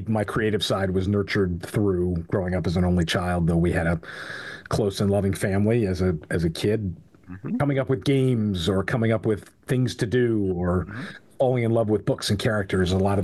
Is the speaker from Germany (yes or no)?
no; Philadelphia, Pennsylvania, United States; I am from the Mount Airy section of Philadelphia, Northwest Philadelphia, and I'm an only child.